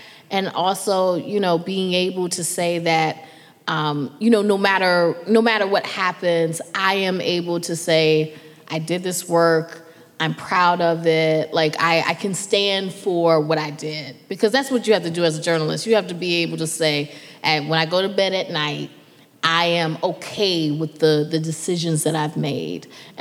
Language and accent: English; Durham, North Carolina, United States; first of all, I'm from Durham, North Carolina, so D.C. was the big city.